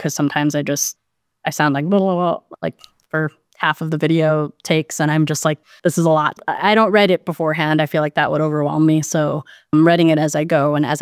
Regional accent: Chicago, Illinois, United States; I'm originally from Chicago, and every time I go back to Chicago, I've really been trying to take the time to see it in a different way that maybe I haven't when I was growing up.

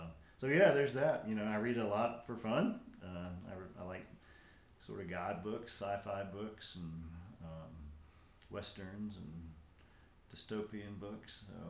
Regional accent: Stockbridge, Georgia, United States; also born or lived in Decatur; I was born in Decatur, and I grew up in Stockbridge, Georgia.

